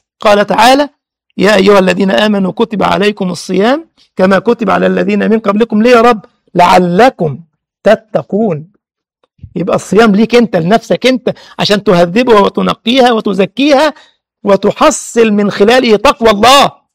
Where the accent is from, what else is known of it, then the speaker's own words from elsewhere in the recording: Egypt; مما أثلج صدري إن أبو حملات اللي عندنا في مصر ده الفاسق هذا المجرم